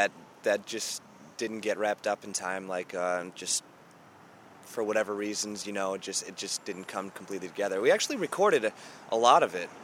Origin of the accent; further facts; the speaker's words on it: Michigan, United States; But he's one of my buddies from Michigan. I'm from Michigan, and I met him.